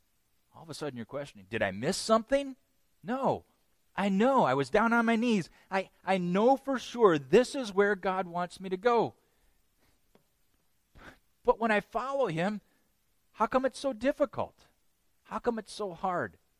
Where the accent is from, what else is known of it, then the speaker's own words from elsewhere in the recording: Midwest, United States; now in Pennsylvania, United States; I remember the first year we came out to Pennsylvania. Understand, I'm from the Midwest.